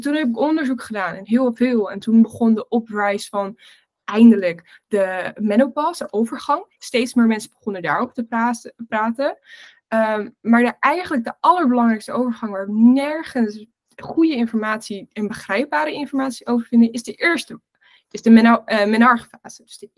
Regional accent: Zoelen, Gelderland, Netherlands; Ik ben 22 jaar oud en ik kom uit Gelderland. Heel klein plekje, Zoelen. Super weinig in bewoners, dus niemand kent het eigenlijk.

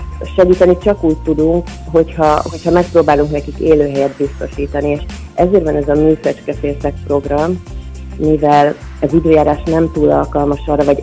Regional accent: Érd, Pest, Hungary; Igazából én a Vörösmarty gimnáziumba jártam, ugyanis érdi vagyok.

